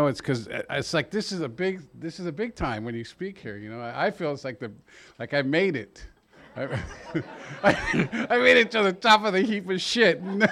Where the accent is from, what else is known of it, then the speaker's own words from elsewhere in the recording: Chula Vista, California, United States; That's born and raised in Chula Vista, California. I'm a homeboy at Chula Vista, and I used and I got loaded in Chula Vista, and I got clean and sober in Chula Vista.